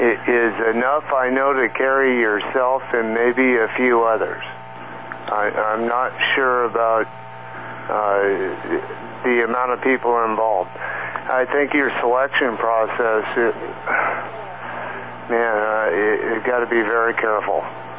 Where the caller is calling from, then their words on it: Hot Springs, Arkansas, United States; outside of Hot Springs, Arkansas.